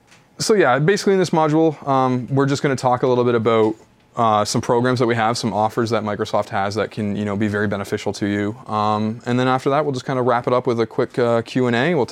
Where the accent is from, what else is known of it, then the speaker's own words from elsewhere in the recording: Canada; for those of you who didn't catch from where I'm from, I'm from Canada.